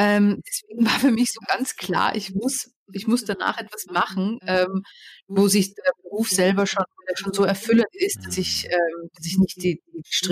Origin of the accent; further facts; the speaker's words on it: Austria; also born or lived in England; ich war Österreicherin